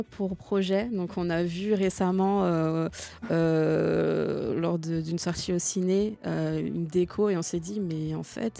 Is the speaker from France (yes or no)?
yes; Martinique, France; parce qu'on est originaire de la Martinique et que c'est une musique qui a une consonance de chez nous.